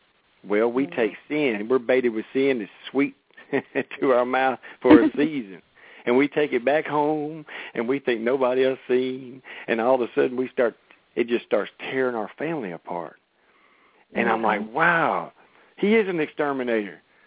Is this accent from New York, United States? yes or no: no; Haughton, Louisiana, United States; Me, I don't care. I'm from Princeton Road, Houghton, Louisiana, and I'm going to sound like a Louisiana boy.